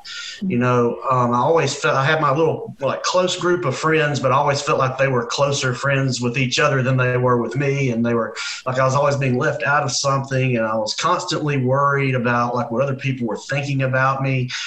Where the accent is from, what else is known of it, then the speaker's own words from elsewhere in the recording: Center, Alabama, United States; I'm from Center, Alabama, which is about 30 miles north of Gadsden, little town where if you blink as you drive through, you'll miss it.